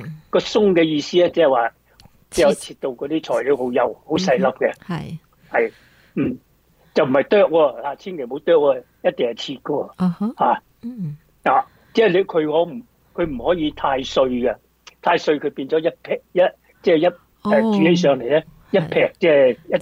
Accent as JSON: {"language": "Cantonese", "country": "China", "said": "咁我哋自己身为中国人咧"}